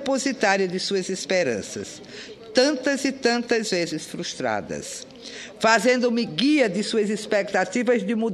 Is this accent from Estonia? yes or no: no; Mossoró, Rio Grande do Norte, Brazil; com a intercessão de Santa Luzia, padroeira de minha terra, Mossoró